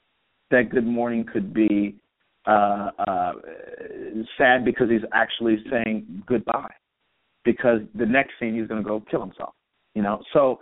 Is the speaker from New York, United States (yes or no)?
no; Plano, Texas, United States; You know, I started in Dallas. As I said, I grew up in Plano.